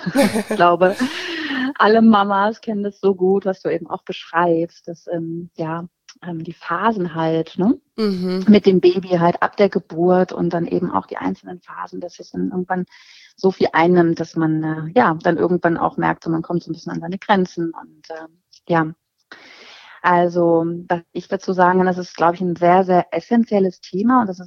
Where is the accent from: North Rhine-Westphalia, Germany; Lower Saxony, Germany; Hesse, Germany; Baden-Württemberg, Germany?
Lower Saxony, Germany; Hannover; ich komme aus Hannover und bin 43 Jahre alt, bin selbst auch Mama und habe drei Kinder